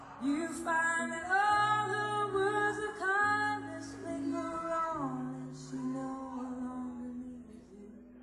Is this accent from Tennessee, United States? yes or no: no; Boston, Massachusetts, United States; You know, I'm originally from Boston, and I have to say, of course, growing up at Fenway Park, it was always my favorite ballpark